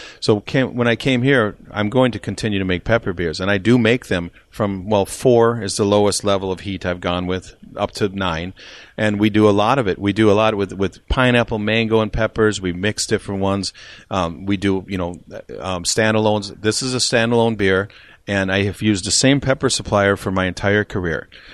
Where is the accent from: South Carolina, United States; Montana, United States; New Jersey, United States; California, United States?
California, United States; now in Minnesota, United States; I came from California where there's amazing stuff being done, and I still talk with these people and work with these people.